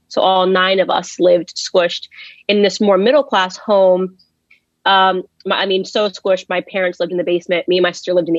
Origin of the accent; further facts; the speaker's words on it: Stamford, Connecticut, United States; also born or lived in White Plains; I was born in White Plains, New York, and raised in Stamford, Connecticut.